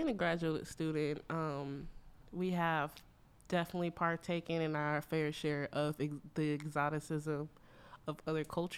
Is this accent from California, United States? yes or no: yes; Los Angeles, California, United States; I grew up in South Central Los Angeles, so me doing Built Not Bought, which was about South Central Los Angeles car culture